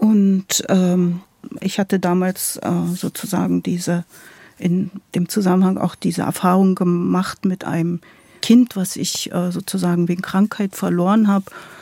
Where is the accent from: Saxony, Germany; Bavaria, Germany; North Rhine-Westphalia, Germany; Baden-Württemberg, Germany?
Saxony, Germany; Bautzen; Ich wurde in Bautzen geboren. Ich sozusagen komme aus der Lausitz. Meine große Familie, das sind alles Sorben. Und das ist sozusagen so eine slawische, westslawische Sprache, mit ein Volk mit einer eigenen Kultur